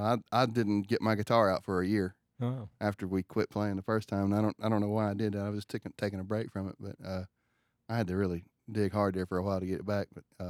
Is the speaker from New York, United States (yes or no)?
no; Boone, North Carolina, United States; Boone, yeah. My hometown.